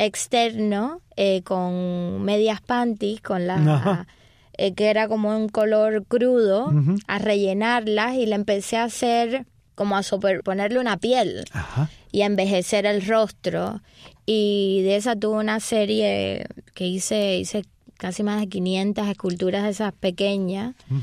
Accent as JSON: {"language": "Spanish", "country": "Cuba", "said": "tuviese que ver con como mi identidad como cubana."}